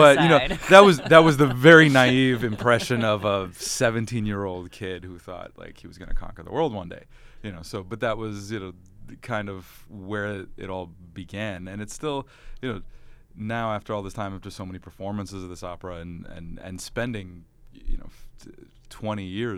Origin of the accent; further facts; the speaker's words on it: Syracuse, New York, United States; Growing up in Syracuse, New York, that was where I was exposed to opera for the first time